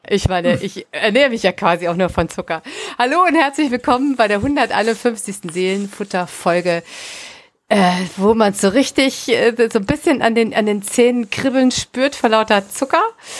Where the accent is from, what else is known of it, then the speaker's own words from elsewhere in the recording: Rhineland, Germany; Also ich bin ja aus dem Rheinland.